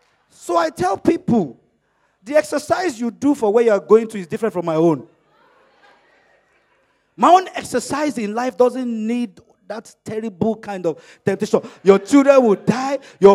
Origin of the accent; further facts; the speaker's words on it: Nigeria; first language Yoruba; English is a second language; I can't say it in Yoruba, which is my native tongue, but I'll say the translation in English